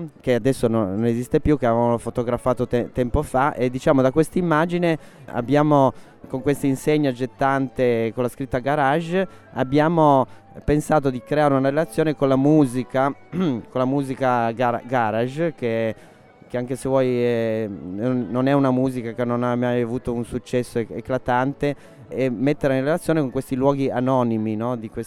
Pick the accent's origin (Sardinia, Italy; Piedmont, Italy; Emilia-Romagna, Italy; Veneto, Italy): Piedmont, Italy; Turin; cose che per esempio noi che siamo di Torino, una città molto più contemporanea, se vuoi, di Venezia